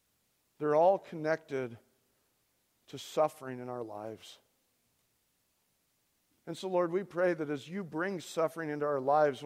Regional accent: United States; I'm an American. I was raised here.

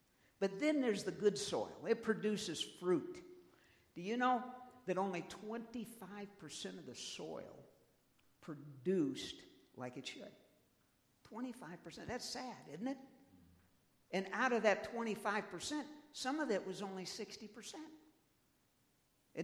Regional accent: St. Louis, Missouri, United States; I grew up in St. Louis, Missouri, in the suburbs there.

